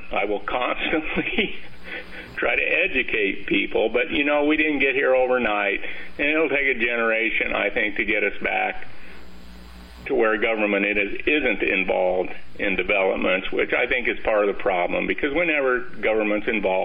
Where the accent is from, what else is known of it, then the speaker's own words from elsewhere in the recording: United States; I was raised in America where you go to work, you work hard, you pull yourself up by your bootstraps, and you make something of yourself.